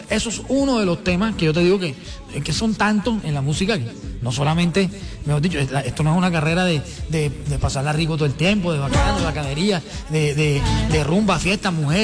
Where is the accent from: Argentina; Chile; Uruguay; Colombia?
Colombia; yo soy colombiano, aquí vivo, aquí registro las canciones.